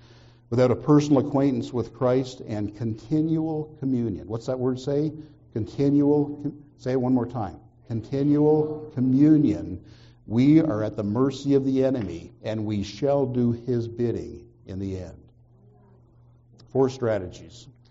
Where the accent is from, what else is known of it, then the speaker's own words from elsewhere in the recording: Canada; I grew up in Canada and had a nursery rhyme that I grew up with.